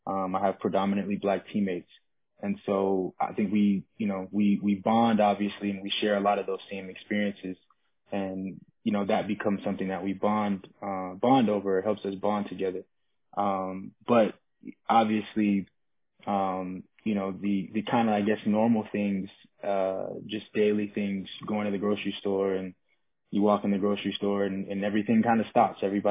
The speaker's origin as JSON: {"language": "English", "town": "Seattle", "region": "Washington", "country": "United States", "said": "I'm from Seattle and you know, obviously it's a very maybe, you know, more than anywhere in the country, a very liberal, very inclusive community."}